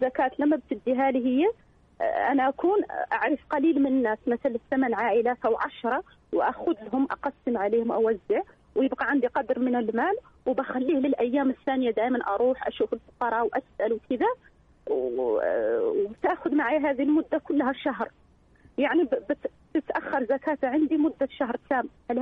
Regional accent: Algeria; مثلا أنا في بلدي الجزائر بديه بالدينار

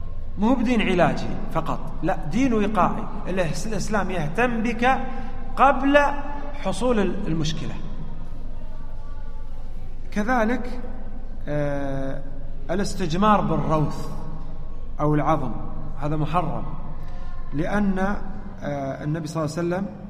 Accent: Saudi Arabia; حنا عندنا في السعودية الأوراق النقدية مكتوب عليها

